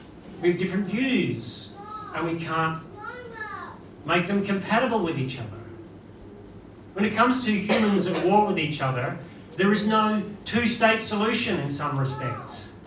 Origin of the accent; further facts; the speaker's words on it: Belfast, Northern Ireland, United Kingdom; I'm from Northern Ireland. I was born in Belfast.